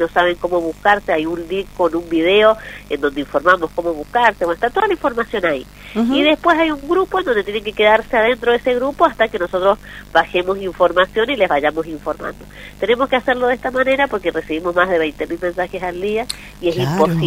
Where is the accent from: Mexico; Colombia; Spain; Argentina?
Argentina; Mendoza; justamente soy de Mendoza